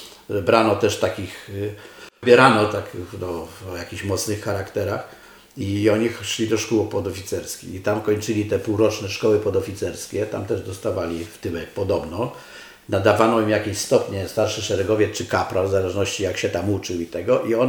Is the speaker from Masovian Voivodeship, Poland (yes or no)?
yes; Warsaw, Masovian Voivodeship, Poland; jak on zobaczył, że ja też z Warszawy